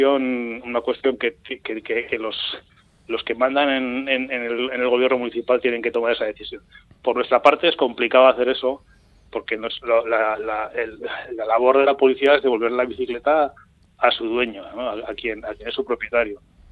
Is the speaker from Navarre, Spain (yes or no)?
yes; Pamplona, Navarre, Spain; somos de Pamplona de toda la vida, hemos andado en bici y no hemos tenido problemas.